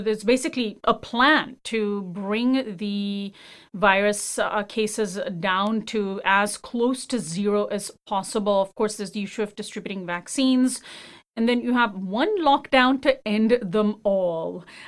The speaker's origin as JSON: {"language": "English", "country": "United States", "said": "I'm just really, really bursting with envy right now as an American"}